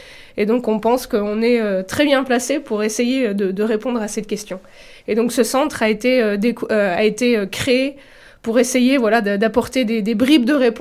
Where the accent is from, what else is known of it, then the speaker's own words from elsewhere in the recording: France; je suis française. J'ai fait pas mal de mes études en France, donc des études universitaires.